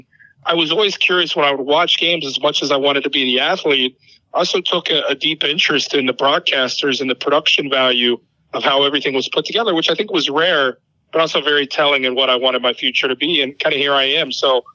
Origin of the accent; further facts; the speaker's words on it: Cincinnati, Ohio, United States; Well, I think that's kind of plays a heavy hand in what my current situation is growing up in Cincinnati.